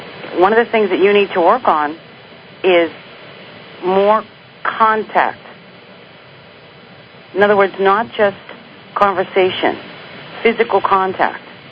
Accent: Brooklyn, New York, United States; I'm a little prejudiced. I'm Italian from Brooklyn. You know, we're all touchy-feely

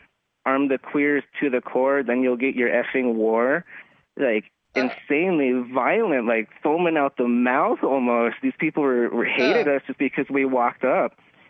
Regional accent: Branton, Colorado, United States; I grew up in Branton, Colorado, around working-class family, working-class town, nothing too exciting besides the town wrestling tournaments and so on.

